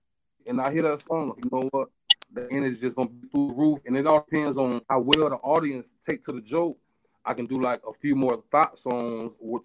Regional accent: Tallahassee, Florida, United States; I mean, somebody ain't even from Tallahassee. We're from Tallahassee

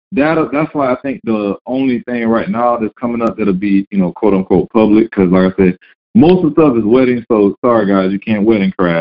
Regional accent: United States; he knew he could tell I was from America and all that.

